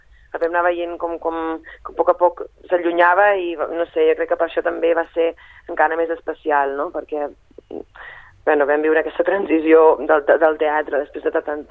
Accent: Sabadell, Catalonia, Spain; ni a tu us conec, o sigui, som de Sabadell

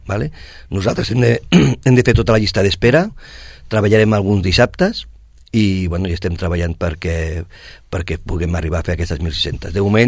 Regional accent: Sabadell, Catalonia, Spain; Jo sóc de Sabadell

